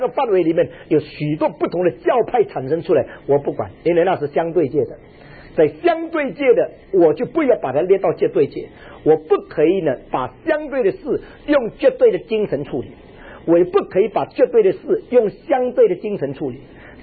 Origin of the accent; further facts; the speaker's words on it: China; 我们中国人谈到这个灵性好，这个人对我很有帮助